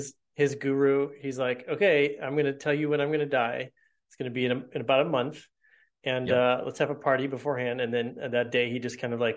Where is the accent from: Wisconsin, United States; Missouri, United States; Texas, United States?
Missouri, United States; Like, I'm from Missouri, we call it the show me state